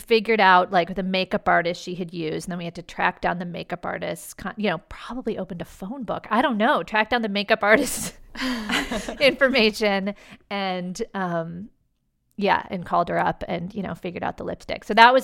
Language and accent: English; Washington, District of Columbia, United States; I grew up in Washington, D.C., and, you know, in D.C., everyone was doing politics or, you know, getting ready to go to law school.